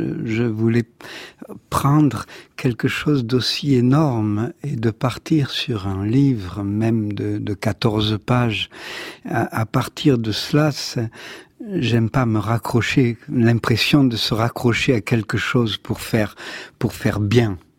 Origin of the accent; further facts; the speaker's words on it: Nice, Provence-Alpes-Côte d'Azur, France; born there; Je suis né à Nice, devant cette mer où toutes les cultures sont nées là